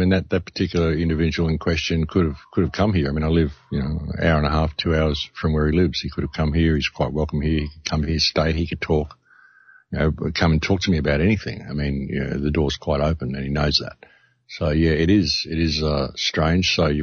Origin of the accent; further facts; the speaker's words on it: Australia; You know, I'm an Australian. We swear a lot.